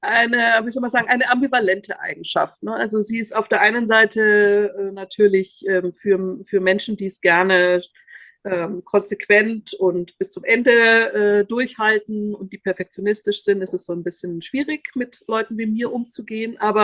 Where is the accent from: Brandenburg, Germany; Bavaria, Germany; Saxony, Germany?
Bavaria, Germany; Ich bin aus Bayern, das hört man jetzt nicht mehr, aber es prägt sehr meine Identität, sozusagen Laptop und Lederhosen in der weiblichen Form.